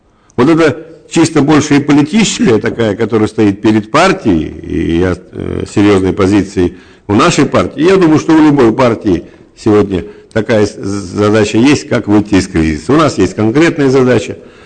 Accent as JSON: {"language": "Russian", "region": "Sakha Republic", "country": "Russia", "tie": "born or raised there", "said": "я вырос в Якутии. Я в 23 года был первым стереорайкома комсомола в Якутии."}